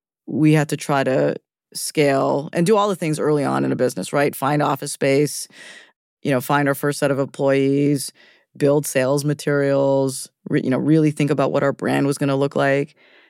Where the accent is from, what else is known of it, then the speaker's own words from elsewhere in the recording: Canada; And I'm Canadian, so I feel very comfortable saying that.